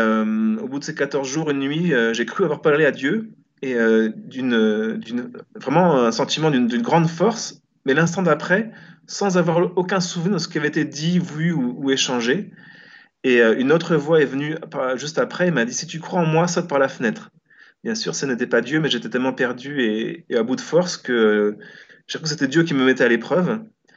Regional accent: Brittany, France; born there; je suis né en Bretagne, d'une famille catholique pratiquante

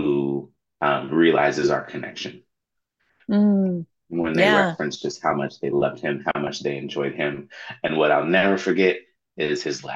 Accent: Tacoma, Washington, United States; now in Seattle, United States; I'm down in Tacoma and that's my hometown. That's where I'm born and raised. But now I'm up in Seattle

